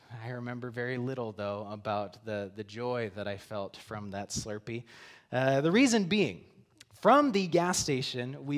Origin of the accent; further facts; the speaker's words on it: Rapid City, South Dakota, United States; Okay, so we grew up in Rapid City, and every year we would take a trip to see my great-grandparents who lived in a small town in Nebraska